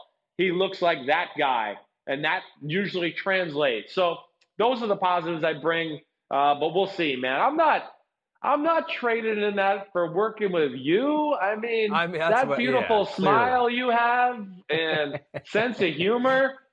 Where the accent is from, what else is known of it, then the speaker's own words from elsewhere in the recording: New Jersey, United States; I'm a blonde from New Jersey.